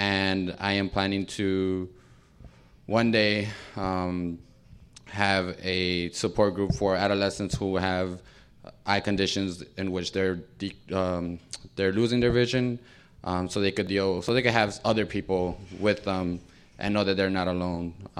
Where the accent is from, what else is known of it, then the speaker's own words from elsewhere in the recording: Chicago, Illinois, United States; I decided to go to U of I because I'm from Chicago, could have gone to UIC